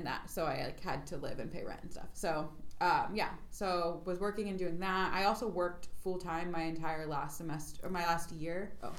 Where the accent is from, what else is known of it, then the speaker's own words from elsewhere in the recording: Ohio, United States; And then I went to the University of Akron, which is like 45 minutes, an hour from my hometown.